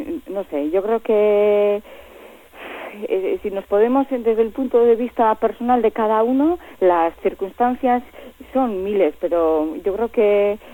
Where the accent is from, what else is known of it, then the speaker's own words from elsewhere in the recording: Legazpia, Basque Country, Spain; yo soy de Legazpia y Legazpia es un pueblo que ha sido muy castigado también por las basuras